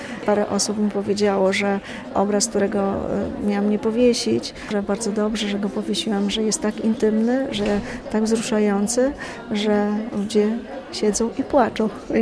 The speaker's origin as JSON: {"language": "Polish", "town": "Białystok", "region": "Podlaskie Voivodeship", "country": "Poland", "tie": "born or raised there", "said": "To była taka trzypokoleniowa rodzina w białostockim bloku."}